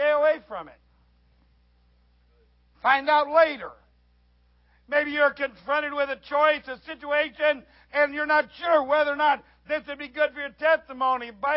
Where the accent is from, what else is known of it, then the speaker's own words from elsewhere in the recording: Midwest, United States; Now, I grew up in the Lord, back in the Midwest, in the camp meetings and the preaching